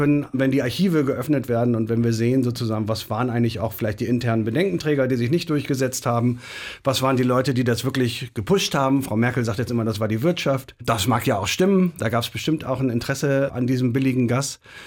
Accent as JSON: {"language": "German", "region": "Bremen", "country": "Germany", "tie": "born or raised there", "said": "Also ich bin in Bremen aufgewachsen, relativ friedensbewegt in Westdeutschland"}